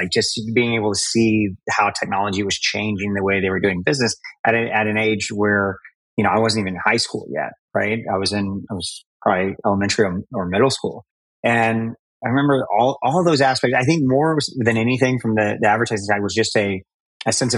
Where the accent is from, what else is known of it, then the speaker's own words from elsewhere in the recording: Houston, Texas, United States; Talking about my background, I'll start growing up in Houston, Texas.